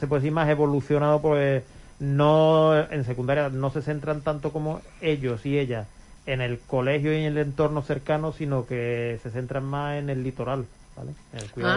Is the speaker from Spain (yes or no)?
yes; Cádiz, Andalusia, Spain; yo soy de Cádiz y siempre...